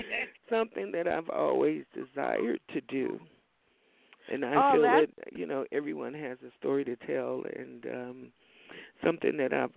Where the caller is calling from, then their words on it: Reno, Nevada, United States; I'm calling from Reno, Nevada, and I am a friend of Sandra's.